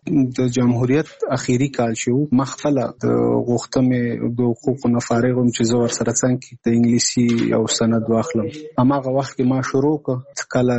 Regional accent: Nangarhar, Afghanistan; now in Kabul, Afghanistan; زموږ کور په ننګرهار کې دی، زه په کابل کې یم.

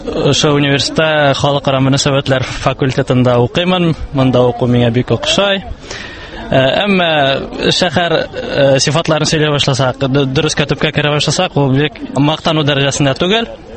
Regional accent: Bashkortostan, Russia; мин үзем Башкортстандан укырга килдем.

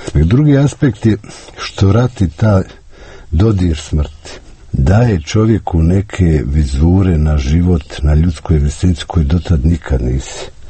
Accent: Sarajevo, Federation of Bosnia and Herzegovina, Bosnia & Herzegovina; Sarajevo je moj rodni grad. Moja porodica živi u Sarajevu s majčine strane preko 300 godina. Ja sam 8 puta izlazio iz Sarajeva, 8 puta sam se vraćao u Sarajevo.

